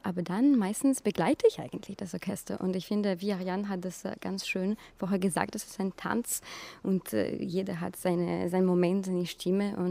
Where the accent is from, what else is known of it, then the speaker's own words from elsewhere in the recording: Russia; born there; German is a second language; ich bin in Russland geboren.